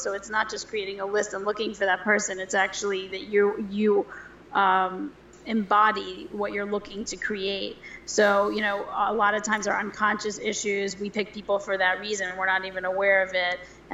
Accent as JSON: {"language": "English", "town": "Manhattan", "region": "New York", "country": "United States", "said": "I am. I'm from Manhattan. I'll slow down."}